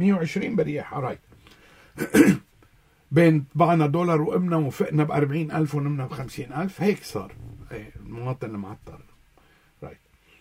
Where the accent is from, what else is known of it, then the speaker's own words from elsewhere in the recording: Lebanon; عندنا بلبنان